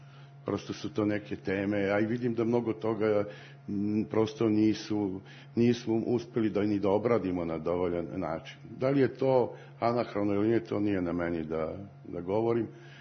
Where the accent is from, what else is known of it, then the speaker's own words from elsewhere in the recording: Kruševac, Rasina District, Serbia; born there; Rođen sam u Kruševcu, u gradu, jel, u jednoj prestonici od oca, a to je blagoslov, zaista smatram, a već 40 godina živim u drugoj prestonici od sina, odnosno despota Stefana.